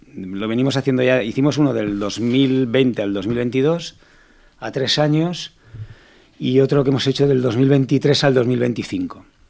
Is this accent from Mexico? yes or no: no; Valencia, Valencian Community, Spain; yo no soy valenciano de nacimiento, pero me siento valenciano. Llevo viviendo en Valencia desde los 7 años y, bueno, soy valenciano de... Aunque no lo sea de nacimiento, lo soy de pura cepa y de corazón.